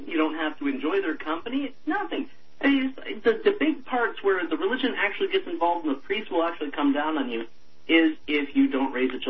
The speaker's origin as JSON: {"language": "English", "region": "Ontario", "country": "Canada", "said": "I'm from Ontario originally, I'm not in BC, and I got no idea about BC"}